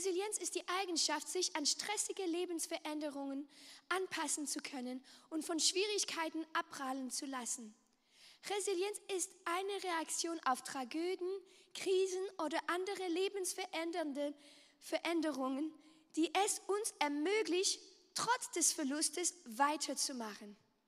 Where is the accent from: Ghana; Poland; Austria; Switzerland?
Switzerland; Romandy; German is a second language; also born or lived in United States; now in Germany; ich komme aus der französischen Schweiz. Ich bin in Amerika geboren, deswegen spreche ich eigentlich Englisch und Französisch und ich habe vor 7 Jahren Deutsch gelernt.